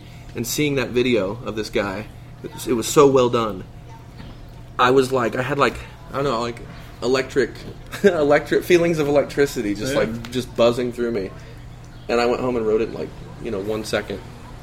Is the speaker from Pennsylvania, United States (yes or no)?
no; Vandalia, Illinois, United States; born there; I was born in Vandalia, Illinois.